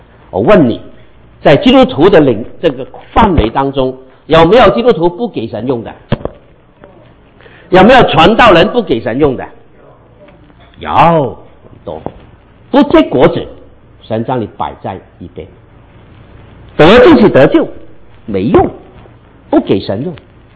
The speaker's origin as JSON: {"language": "Chinese", "country": "Hong Kong", "tie": "born or raised there", "also_born_or_lived": "Manila, Philippines", "accent": "Cantonese Mandarin", "second_language": "Chinese", "moved": "as an adult", "said": "那我是广东人，100%生在香港，长在香港，但是27岁我就离开香港，我去菲律宾做宣教，一待待了十几年。我是广东人，我在曼尼拉的时候学闽南话"}